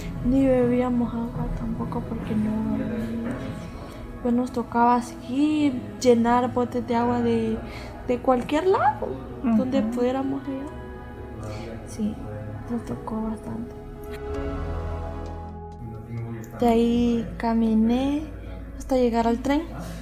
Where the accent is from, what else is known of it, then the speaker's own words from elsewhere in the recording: Honduras; now in Mexico; Pues yo salí el 2 de noviembre de Honduras. Pues quería venir a ver a mi mamá. Pues recorrí todo el camino hasta llegar a México.